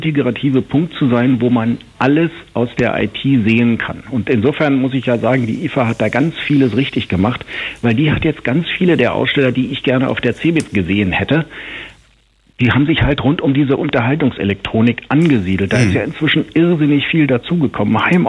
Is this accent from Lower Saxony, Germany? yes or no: yes; Hanover, Lower Saxony, Germany; ich bin ja Hannoveraner.